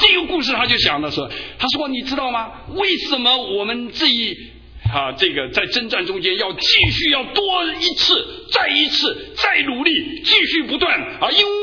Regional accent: China; 我们中国人马上给自己说我好汉了

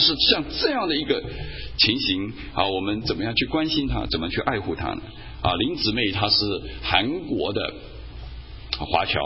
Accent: China; 其实，我们中国人都非常节俭啊，你知道，我们小的时候啊，生活的环境都不是太好啊，

